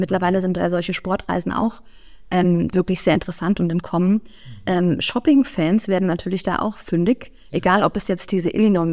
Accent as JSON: {"language": "German", "region": "Hesse", "country": "Germany", "accent": "Hessian", "said": "da hört man, ich komme aus Hessen, gell?"}